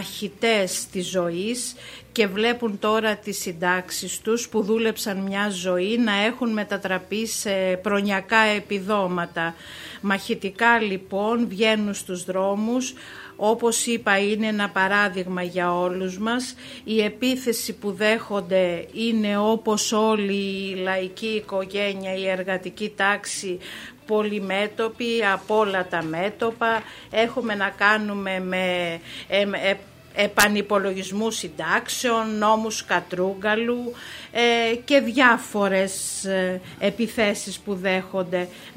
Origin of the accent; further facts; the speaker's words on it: Kalamata, Peloponnese, Greece; πηγαίνοντας στην πατρίδα μου την Καλαμάτα